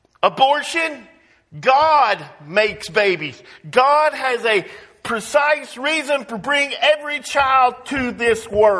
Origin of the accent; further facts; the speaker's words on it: Georgia, United States; I grew up in Georgia and I remember going down Forest Park.